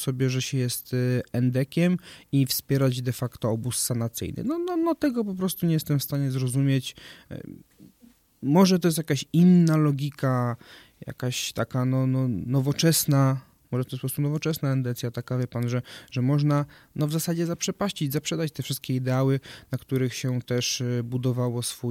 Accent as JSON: {"language": "Polish", "region": "Opole Voivodeship", "country": "Poland", "said": "Ponieważ ja akurat jestem z Opolszczyzny"}